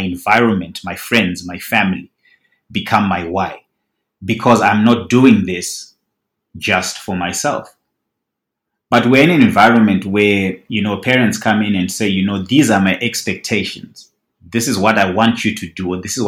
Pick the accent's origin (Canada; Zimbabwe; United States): Zimbabwe; now in Australia; I grew up in Zimbabwe. Was I going to make it as much as I've made it now if I stayed in Zimbabwe?